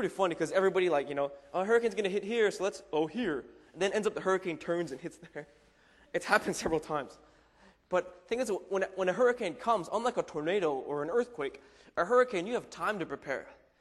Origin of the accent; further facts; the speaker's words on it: Florida, United States; See, I grew up in Florida, and in Florida we have hurricanes all the time.